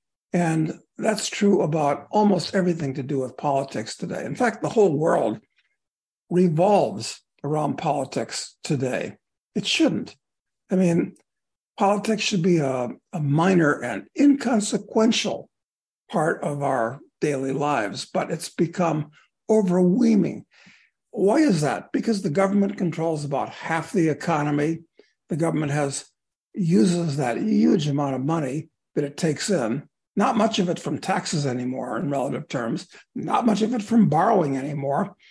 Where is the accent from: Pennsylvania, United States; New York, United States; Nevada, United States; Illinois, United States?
Illinois, United States; Chicago; I grew up in Chicago.